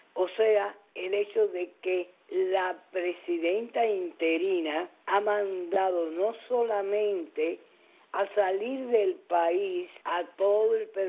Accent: Cuba; lo voy a decir como cubana

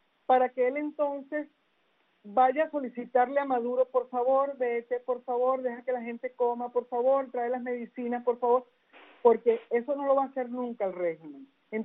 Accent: Venezuela; yo creo que para mí, como muchísimos venezolanos, no solamente en el exilio

